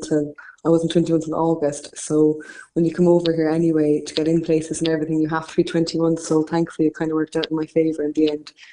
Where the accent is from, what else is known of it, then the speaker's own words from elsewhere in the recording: Munster, Ireland; I'm from West Cork and I'm currently studying law in UCC.